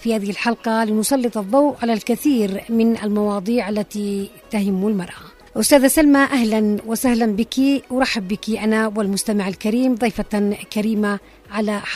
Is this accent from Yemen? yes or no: yes; Yemen; سنوات العدوان التي شنت على بلادنا اليمن